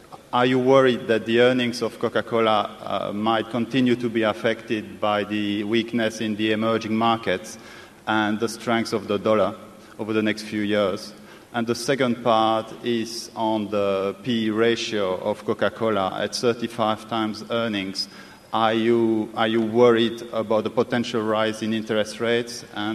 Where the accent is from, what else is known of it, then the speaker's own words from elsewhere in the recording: London, United Kingdom; I'm coming from London, England.